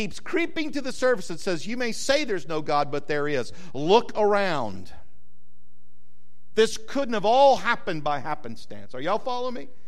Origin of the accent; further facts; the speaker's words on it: New Mexico, United States; born there; I was born in New Mexico. Anybody else born west of the Mississippi?